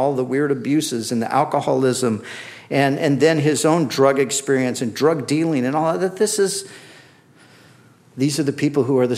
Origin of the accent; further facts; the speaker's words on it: Huntington Beach, California, United States; because I grew up in Huntington Beach, and I was down there